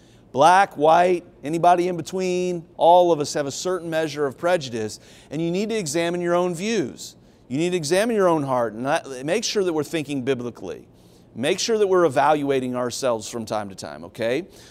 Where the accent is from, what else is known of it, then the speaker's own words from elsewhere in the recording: Long Beach, California, United States; I came from Long Beach, California here.